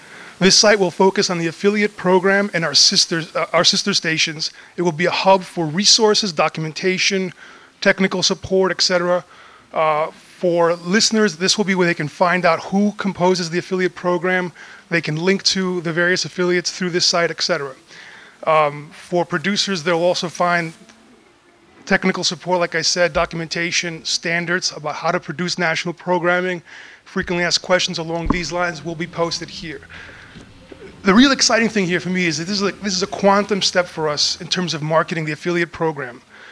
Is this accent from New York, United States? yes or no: yes; New York, United States; I'm from New York. I can talk fast, but I'll try to talk slow enough for folks to understand.